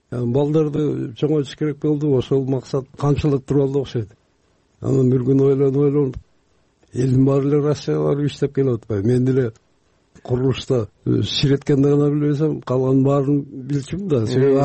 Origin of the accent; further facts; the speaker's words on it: Batken Region, Kyrgyzstan; Ал кезде Баткен областында, ошо өзүбүздүн Рейлек районунда болчумун. Аргастан келдим бияка.